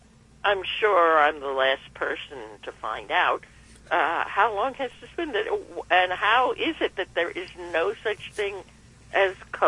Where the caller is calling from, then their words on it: New York, United States; New York.